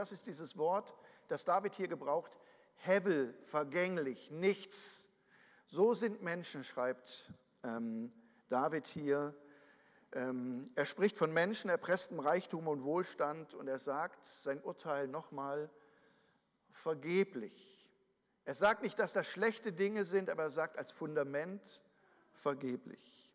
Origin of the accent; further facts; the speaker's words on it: North Rhine-Westphalia, Germany; born there; Ich bin im Ruhrgebiet geboren.